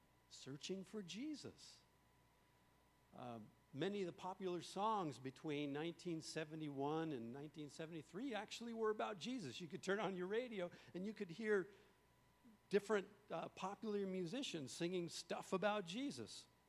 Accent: New York, United States; So I grew up in New York. I lived in New York, so I was quite far from Newport Beach and Costa Mesa.

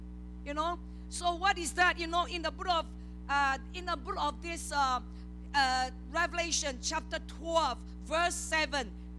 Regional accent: Malaysia; Praise the Lord. I am Malaysian too.

